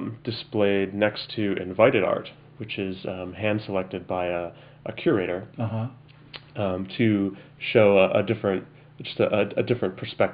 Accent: Detroit, Michigan, United States; And I grew up in Detroit

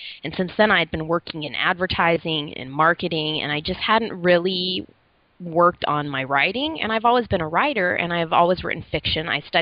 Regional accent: Boise, Idaho, United States; born there; also born or lived in San Diego; now in Los Angeles, United States; Well, I was born in Boise, Idaho.

